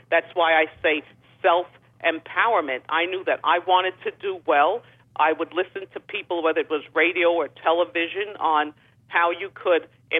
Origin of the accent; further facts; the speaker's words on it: Bronx, New York, United States; also born or lived in Harlem; now in East Orange, United States; I was raised in the Bronx Housing Project. I lived in Harlem. Now I'm in East Orange.